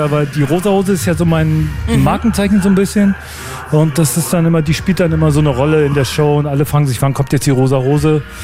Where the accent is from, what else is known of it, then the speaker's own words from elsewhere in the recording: Berlin, Germany; ich bin ja Berliner, das ist schon eine krasse Sache